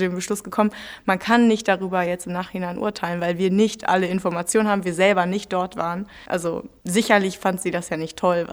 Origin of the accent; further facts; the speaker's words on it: Germany; Damals war ich 18 Jahre alt und ich komme aus Deutschland.